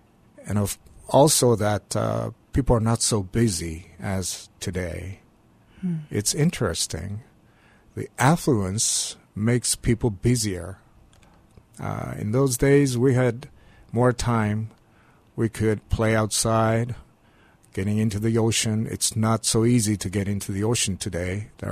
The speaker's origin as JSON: {"language": "English", "region": "Hokkaido", "country": "Japan", "tie": "born or raised there", "said": "I was born straight after the war, Second World War. It was not many things. Very poor environment, and especially my family."}